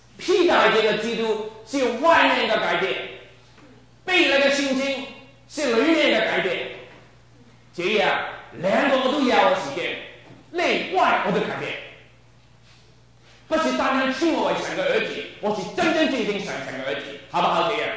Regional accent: Guangdong, China; 我是广东人嚟

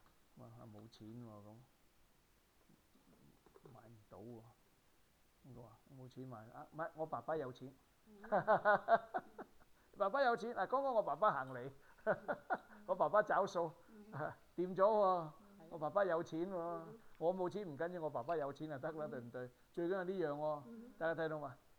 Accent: Guangzhou, Guangdong, China; 即係我哋廣州人成日話呢個人好似成日幾千萬未開頭咁樣啊！

